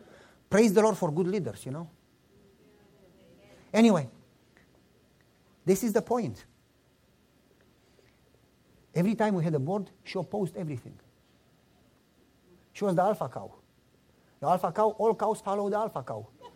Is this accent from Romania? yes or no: yes; Romania; English is a second language; moved away as an adult; now in United States; I am poorer than you. I came from Romania. I have nothing.